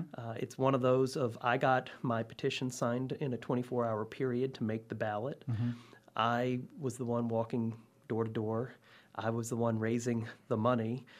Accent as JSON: {"language": "English", "town": "Virginia Beach", "region": "Virginia", "country": "United States", "tie": "born or raised there", "said": "I was born in Virginia Beach, grew up there with a large family, and went on to college in Maine."}